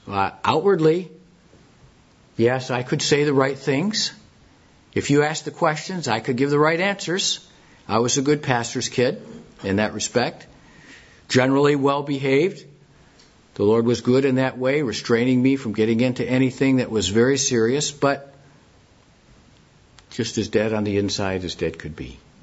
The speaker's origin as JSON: {"language": "English", "town": "Detroit", "region": "Michigan", "country": "United States", "tie": "born there", "said": "I was born, my folks were living outside Detroit, Michigan at the time. I was born in just outside Detroit."}